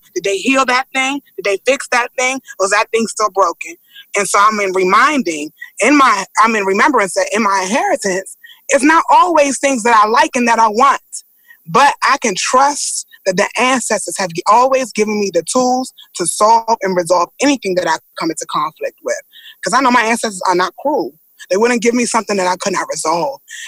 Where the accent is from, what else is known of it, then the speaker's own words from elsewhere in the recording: Washington, District of Columbia, United States; I'm born and raised in Washington, D.C. My people have been here for over 150 years. And my great-grandmother remembers when she got electricity in Southeast D.C.